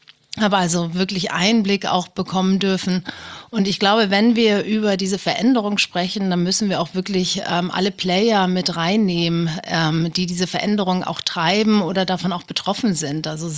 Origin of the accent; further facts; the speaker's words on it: Rendsburg, Schleswig-Holstein, Germany; Ich komme aus Rendsburg, das ist in Schleswig-Holstein eine 30.000 Einwohnerstadt.